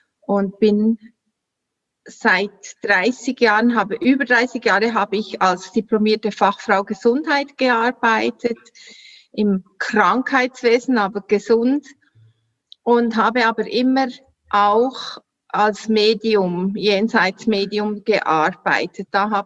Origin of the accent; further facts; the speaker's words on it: Solothurn, Switzerland; ich komme, wie man hört, an meinen Dialekt aus der Schweiz, Solothurn. Wie gesagt, du hast richtig gehört, 30 Kilometer von Bern, ist im sogenannten Mittelland. Also hier sind oben Berge, unten Berge und so.